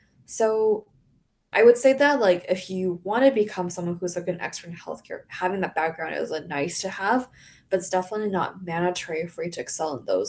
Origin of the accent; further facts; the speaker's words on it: Vancouver, British Columbia, Canada; also born or lived in Toronto; a little bit about myself. I grew up in Vancouver, went to high school in Vancouver, and then for college, I decided to go to the University of Toronto